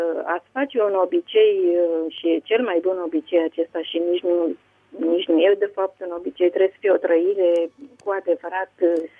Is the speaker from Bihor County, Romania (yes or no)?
no; Pitești, Argeș, Romania; Sunt de lângă Pitești … de la Pitești.